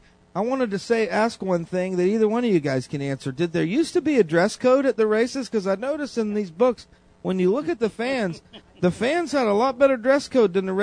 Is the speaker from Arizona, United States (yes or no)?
no; Tampa, Florida, United States; because I'm from Florida. I was from the Tampa area